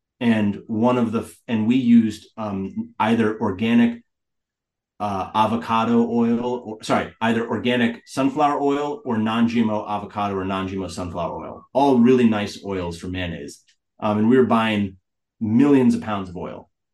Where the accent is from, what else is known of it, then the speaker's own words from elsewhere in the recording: Vermont, United States; because I grew up in Vermont and I had no idea that there used to be this amazing corn from the Northeast.